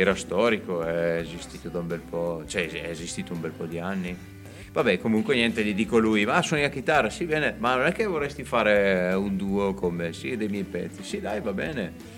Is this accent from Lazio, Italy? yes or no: no; Gavardo, Lombardy, Italy; born there; Sono nato a Gavardo, vedi, non proprio a Brescia.